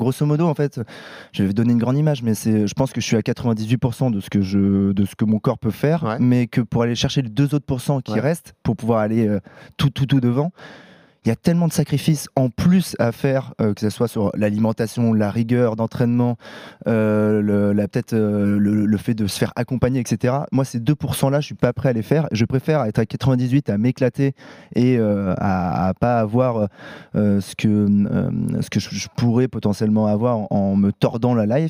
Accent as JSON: {"language": "French", "town": "Paris", "region": "Île-de-France", "country": "France", "said": "C'est quand même un des rares trails qui se passe chez moi à Paris."}